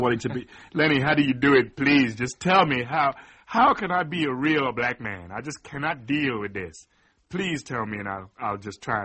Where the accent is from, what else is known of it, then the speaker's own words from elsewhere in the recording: Dudley, West Midlands, United Kingdom; I'm from Dudley in the West Midlands, which is 9 miles outside of Birmingham. It's an industrial town. It's known as the Black Country